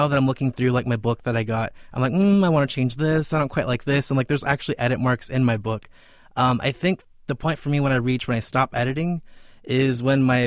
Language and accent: English; Hanford, California, United States; Okay, I was born and raised in Hanford, California. It's a town about 40 minutes south of Fresno, and I got my bachelor's in philosophy at Fresno State.